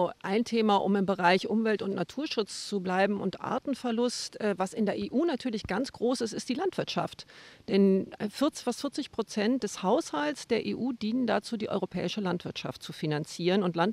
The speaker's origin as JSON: {"language": "German", "town": "Bonn", "region": "North Rhine-Westphalia", "country": "Germany", "tie": "born or raised there", "said": "ich bin in Bonn direkt am Rhein aufgewachsen und damals war der Rhein ein vollkommen schmutziger, vergifteter Fluss"}